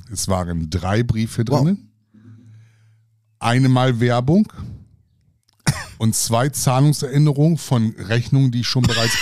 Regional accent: Bremen, Germany; ich komme schon aus Bremen da. Also, okay, hört man kaum.

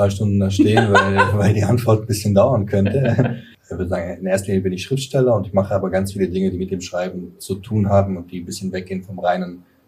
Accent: Kirchheim unter Teck, Baden-Württemberg, Germany; Damals bin ich in der Kleinstadt eben aufgewachsen, bei Kirch am Teck, bei Stuttgart.

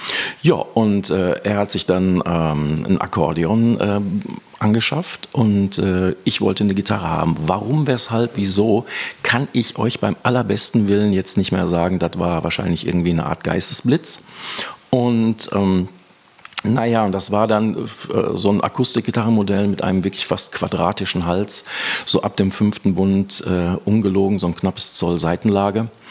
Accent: Hagen, North Rhine-Westphalia, Germany; born there; Ich bin gebürtig aus Hagen, was irgendwie für meine Entwicklung irgendwie ein ziemlich zentraler Punkt war.

